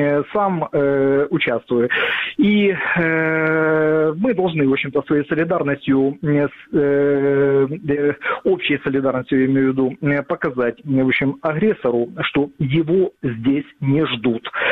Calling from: Kharkiv, Kharkiv Oblast, Ukraine; город Харьков.

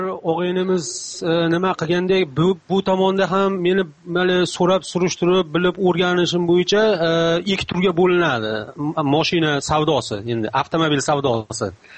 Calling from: Stockholm, Stockholm County, Sweden; Shvetsiya, Stokgolmdan men.

